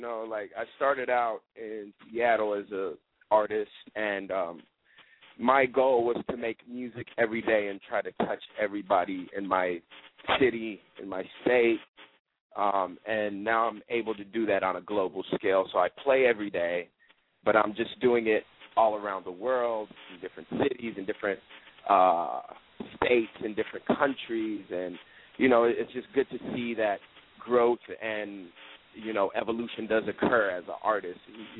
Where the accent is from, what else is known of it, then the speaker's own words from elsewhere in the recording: Kenya; born and raised in Kenya